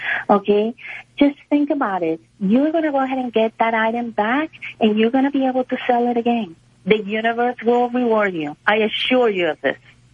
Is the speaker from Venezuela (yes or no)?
yes; Venezuela; English is a second language; I'm from Venezuela, and in Venezuela, a lot of people do not take the stores don't take returns.